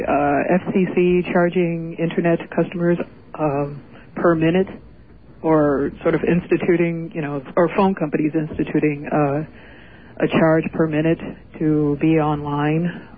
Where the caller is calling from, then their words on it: Brooklyn, New York, United States; Oh, heck, I'm just in Brooklyn.